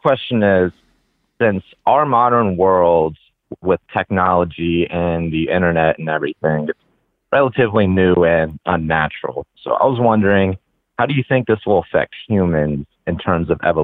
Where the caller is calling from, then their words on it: Hagerstown, Maryland, United States; I'm calling from Hagerstown, Maryland.